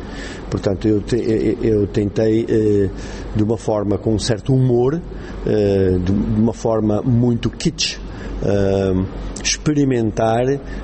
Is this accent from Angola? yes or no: yes; Namibe, Angola; eu sou natural do Namibe, a minha família é uma família que de muitas gerações no Namibe, e todas as histórias têm um pouco a ver com o meu sul, o meu Namibe, o meu deserto, como eu costumo dizer.